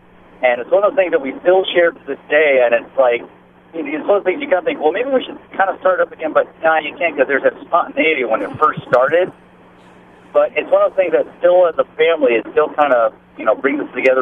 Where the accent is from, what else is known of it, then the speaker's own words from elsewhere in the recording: Oregon, United States; it reminded me of when I grew up back in Oregon, we had sort of a re-gifting tradition among the men of my family.